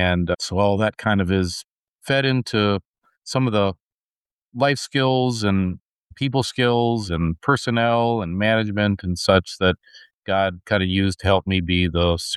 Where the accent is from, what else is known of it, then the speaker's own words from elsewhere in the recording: Gainesville, Florida, United States; Right here in Florida, Gainesville, about 2 hours from our district office.